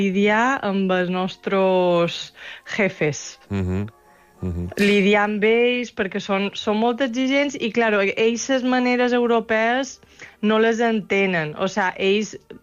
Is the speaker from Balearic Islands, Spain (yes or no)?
yes; Banyabufar, Balearic Islands, Spain; born there; Jo vaig néixer a Banyabufar